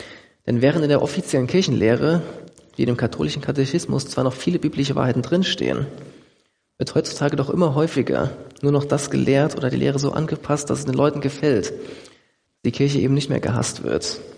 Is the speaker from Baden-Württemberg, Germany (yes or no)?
no; Dillenburg, Hesse, Germany; Oder in meinem Heimatort Dillenburg, wo ich ursprünglich herkomme, gibt es, glaube ich, 6 Metzgereien, 7 Bäckereien, 3 Supermärkte